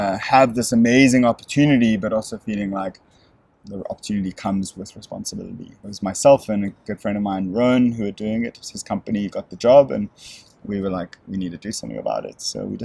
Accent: Cape Town, Western Cape, South Africa; So I am Cape Town, South Africa, through and through. And I grew up kind of in the southern suburbs, leafy southern suburbs, very privileged. And I spent most of my time in South Africa.

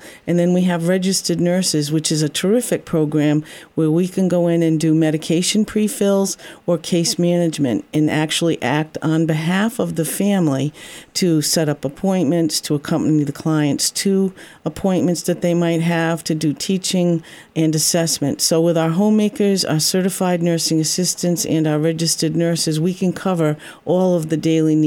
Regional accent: South Kingstown, Rhode Island, United States; I was born and raised in South Kingstown, Rhode Island. Went to South Kingstown High School. Went away a little bit for college, came home, and have been here ever since.

